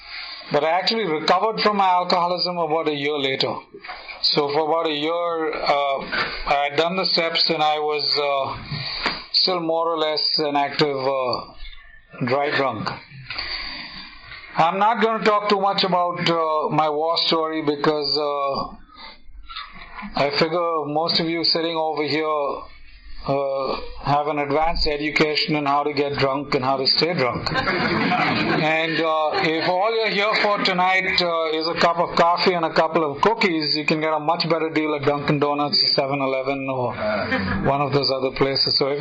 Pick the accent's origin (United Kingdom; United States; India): India; As you probably figured out from my accent by now, I'm not from around here. And I am from India. I did most of my drinking in India, and I got sober in India.